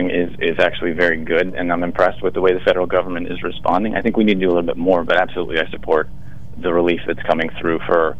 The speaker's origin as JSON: {"language": "English", "region": "Pennsylvania", "country": "United States", "tie": "born or raised there", "said": "So I grew up in a log house in the woods in northeastern PA. I spent a lot of my youth hunting and fishing in Wyoming and Susquehanna counties."}